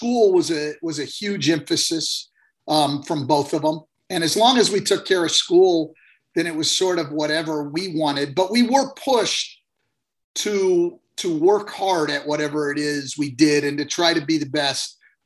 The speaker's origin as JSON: {"language": "English", "region": "California", "country": "United States", "tie": "born or raised there", "said": "I grew up in Northern California"}